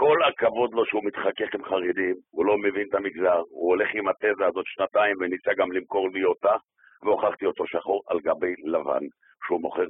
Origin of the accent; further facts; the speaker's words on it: Jerusalem, Jerusalem District, Israel; אני בן ירושלים כמה דורות טובות.